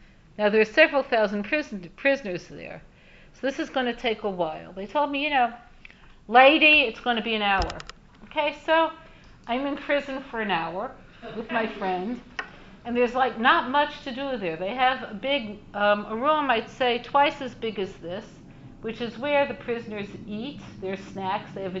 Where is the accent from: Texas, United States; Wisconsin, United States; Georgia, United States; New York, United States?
New York, United States; Brooklyn; People steal. I'm from Brooklyn.